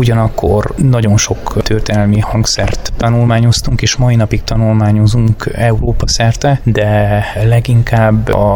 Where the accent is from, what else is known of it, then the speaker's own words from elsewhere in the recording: Nagyvarsány, Szabolcs-Szatmár-Bereg, Hungary; amikor szülőfalumba egy orgonaépítés elindult. Ez Nagyvarsányba, Szabolcs megyébe. Ez a Vásáros, ami mellett van.